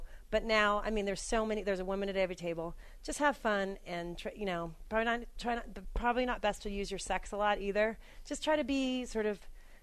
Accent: Atlanta, Georgia, United States; So I've been playing for so long and born and raised in Atlanta, playing at the Commerce, which is the circus land.

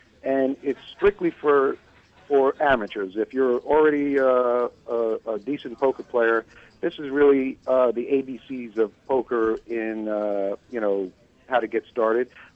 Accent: Bronx, New York, United States; Well, Dennis, I grew up in the Bronx, and the area of the Bronx I grew up in was actually a lot of Italian immigrants. And so there's pizzerias, Italian cafes. I'm half Italian, pretty much everyone in the neighborhood I grew up in was Italian.

